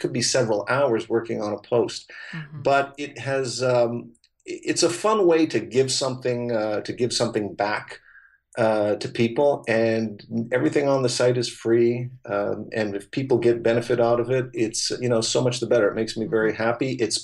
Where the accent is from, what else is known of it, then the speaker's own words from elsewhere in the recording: Canada; I remember growing up in Canada.